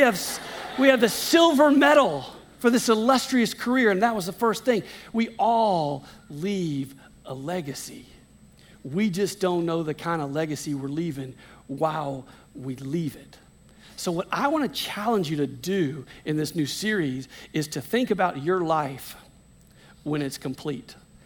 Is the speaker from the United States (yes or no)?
yes; Louisiana, United States; I grew up in Louisiana, all right?